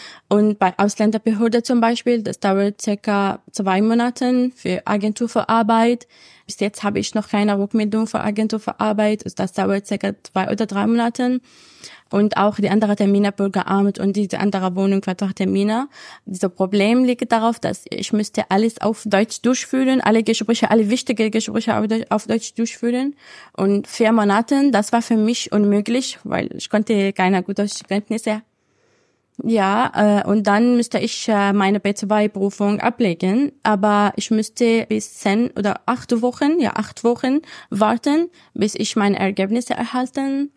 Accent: Syria; German is a second language; also in Syrien. Das war sehr wichtig für die Botschaft. Deshalb müsste ich als Assistentärztin in meinem Heimat arbeiten

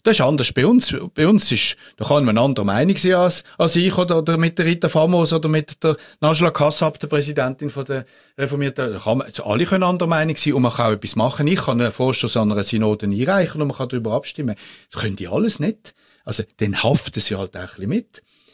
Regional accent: Switzerland; und das als Schweizer

